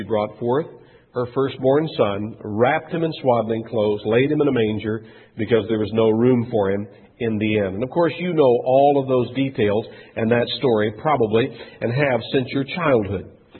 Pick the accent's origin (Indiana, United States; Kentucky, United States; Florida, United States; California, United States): Kentucky, United States; particularly Philadelphia and up into my home state of Kentucky